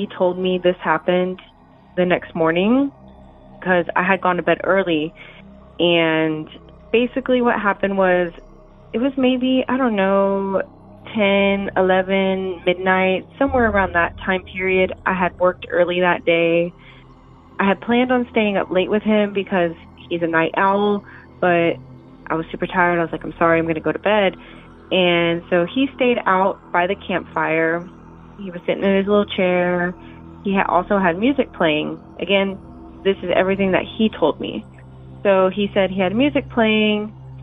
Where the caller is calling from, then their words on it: Houston, Texas, United States; Hey, Derek … like from Mortal Kombat, and I'm calling from Houston, Texas.